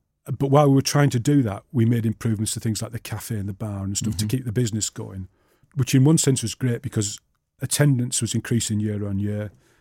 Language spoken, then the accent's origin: English; North East England, United Kingdom; now in Manchester, United Kingdom; And I came from the North East to Manchester. I've never felt an outsider in this city because of the way people are.